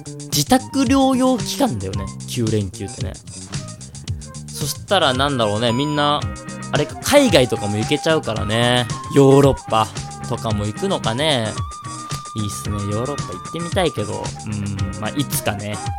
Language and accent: Japanese; Fussa, Tokyo, Japan; 俺、福生出身、東京のね、福生市出身だから、海って行こうと思わないともうないからさ、山なんてさ、ちょっと歩けばあるからね。